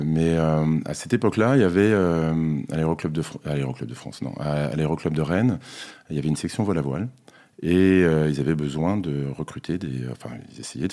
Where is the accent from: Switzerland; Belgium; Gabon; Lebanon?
Gabon; Et j'ai grandi en Afrique, au Gabon donc, et mes grands-parents français habitaient en France